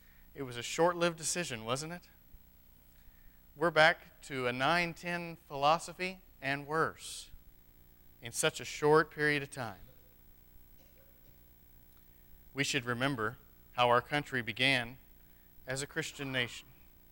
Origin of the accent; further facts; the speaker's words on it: New Mexico, United States; I grew up in New Mexico, and there's three or four of you in here who know the culture out there, too